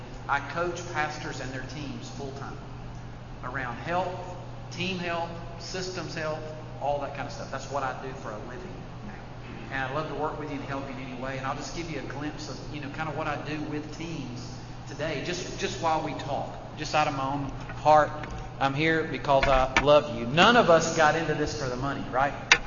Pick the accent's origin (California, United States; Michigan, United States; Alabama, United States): Alabama, United States; Birmingham; now in Atlanta, United States; Actually, I'm from Birmingham, Alabama, and I moved in 1999 to Atlanta to start a new church.